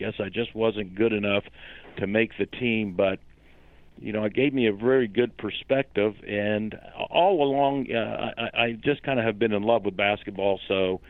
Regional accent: Parkersburg, West Virginia, United States; but my family moved to Parkersburg, West Virginia, so I grew up in West Virginia.

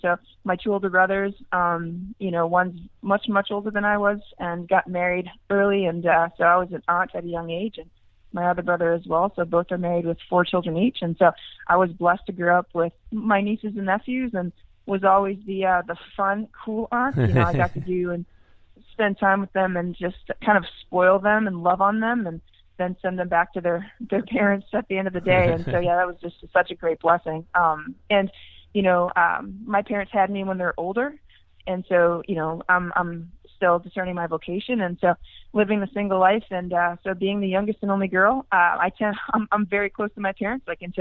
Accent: Maine, United States; Yes, I'm from Maine, and you know, Maine's a very large state, and I'm from a beautiful area up in northern Maine. It's called the St. John Valley

